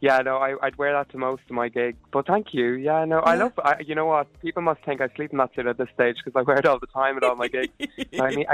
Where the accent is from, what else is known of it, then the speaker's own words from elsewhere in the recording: Duleek, Leinster, Ireland; now in Dublin, Ireland; I'm from Duleek in County Meath.